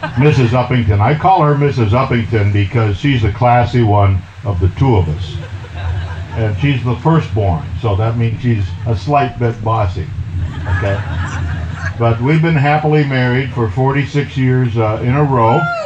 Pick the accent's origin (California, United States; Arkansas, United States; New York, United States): New York, United States; Williamsville; I grew up in Williamsville, New York.